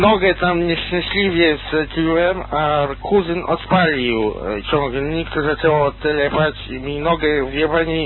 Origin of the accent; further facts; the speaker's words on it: Mińsk Mazowiecki, Masovian Voivodeship, Poland; Właśnie jestem kuternogą z Mińska Mazowieckiego